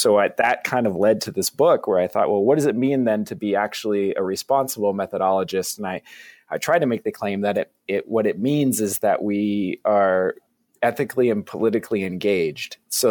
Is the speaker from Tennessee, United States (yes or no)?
no; Vermont, United States